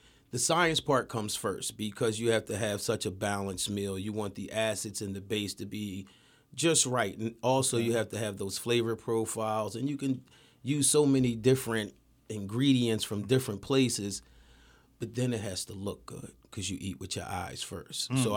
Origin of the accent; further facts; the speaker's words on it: Philadelphia, Pennsylvania, United States; Well, I'm a kid from Philadelphia, born in 1973 to two great parents